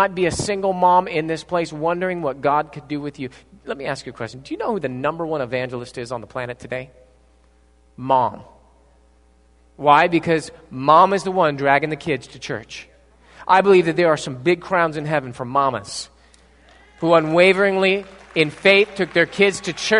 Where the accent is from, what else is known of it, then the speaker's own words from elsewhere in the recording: San Bernardino, California, United States; hold on a second, because I grew up in San Bernardino. At one point, my family was living in our car.